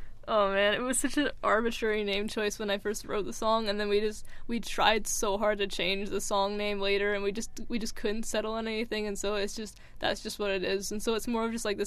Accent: Port Moody, British Columbia, Canada; now in New Westminster, Canada; No, I was from Port Moody originally, and then I moved to New Westminster

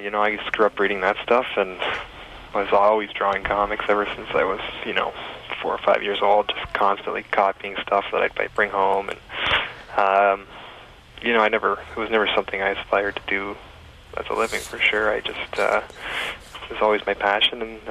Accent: Ontario, Canada; I went away to school in Toronto from, obviously I grew up in Essex County

